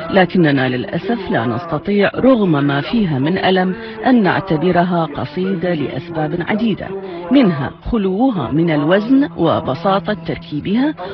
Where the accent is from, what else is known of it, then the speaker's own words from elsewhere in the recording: Iraq; accent: Iraqi; now in Hamburg, Germany; ولم أعرف في الحقيقة كم أحب لهجتي العراقية إلا بعد أن وصلت إلى هامبورغ منفعي الحالي منذ 3 سنوات.